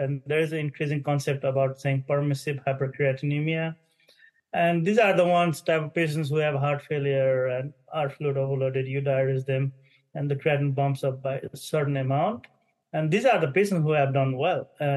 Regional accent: Nepal; For fun, I'm from Nepal

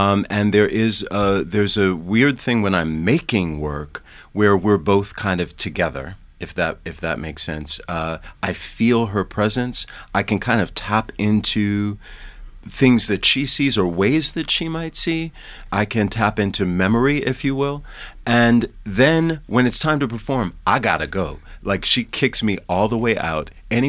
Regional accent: Springfield, Massachusetts, United States; So I come from Springfield, Mass., which is a working class city in Western Massachusetts. And I grew up in the 1970s and 80s in a beautiful mixed community

